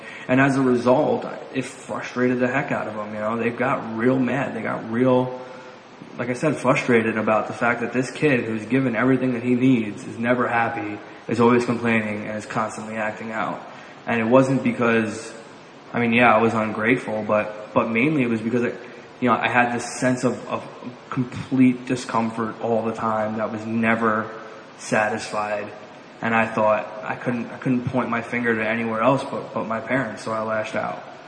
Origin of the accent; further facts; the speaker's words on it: New York City, New York, United States; I was born and raised in the Bronx. I came from a really loving family.